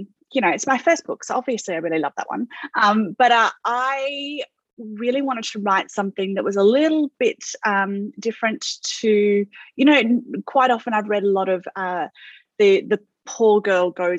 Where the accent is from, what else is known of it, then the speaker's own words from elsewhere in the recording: Australia; accent: Australian; So if you can't tell from the accent, I'm an Aussie.